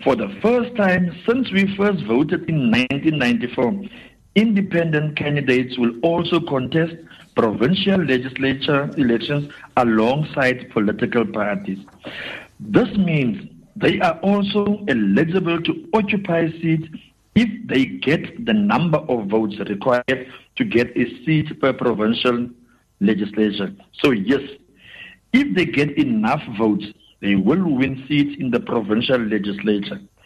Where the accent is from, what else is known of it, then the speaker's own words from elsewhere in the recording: South Africa; As a South African citizen, your vote knows no boundaries.